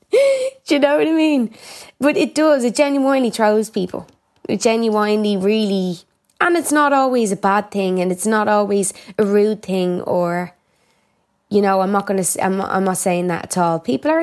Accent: Ireland; So my question to people is, what does an Irish person look like? Do you know what I mean? We don't all look like leprechauns

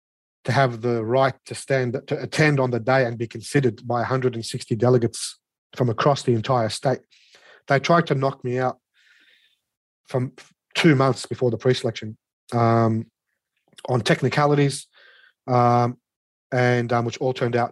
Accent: Redfern, New South Wales, Australia; So I grew up in Redfern. Gough Whitlam came to my grandparents' house in Redfern. They were community leaders of the Lebanese community.

